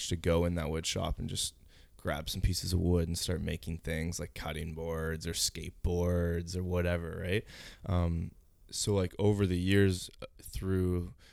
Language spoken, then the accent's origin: English; Chilliwack, British Columbia, Canada; I own a video production company here in Chilliwack. I grew up in Chilliwack and have lived here basically my whole life.